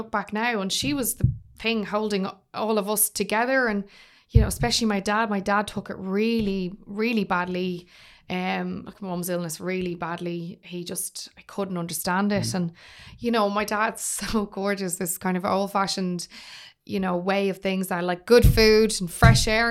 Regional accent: Finglas East, Leinster, Ireland; when you're from a working class background, which I'm from, you know, we're from Finglas East, and we didn't know anyone in radio.

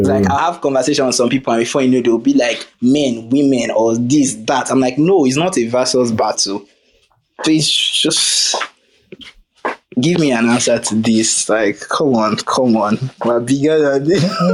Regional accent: Kano, Nigeria; He's from Kano because I grew up in Kano, but.

